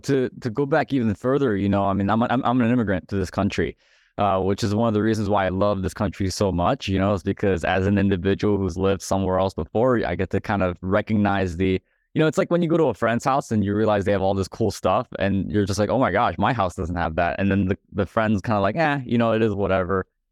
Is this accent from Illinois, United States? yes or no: yes; Illinois, United States; he's the chairman of the Association of Bankers in my home state here in Illinois.